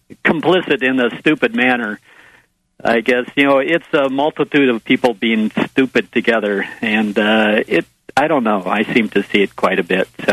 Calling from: Minnesota, United States; Hey, Vinnie, I'm calling from Minnesota

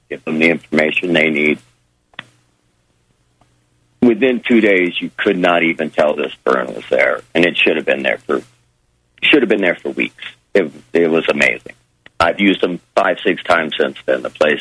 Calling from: Denver, Colorado, United States; I'm calling from Denver, Colorado.

